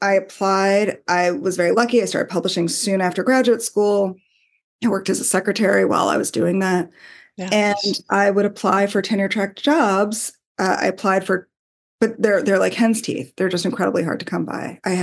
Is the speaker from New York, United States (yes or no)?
yes; New York, United States; I was from the New York area, but I was sort of naive in a lot of ways